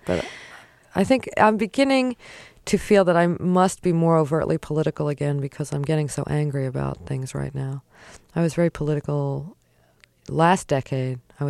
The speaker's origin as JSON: {"language": "English", "town": "Philadelphia", "region": "Pennsylvania", "country": "United States", "said": "Yeah, I'm from Philadelphia."}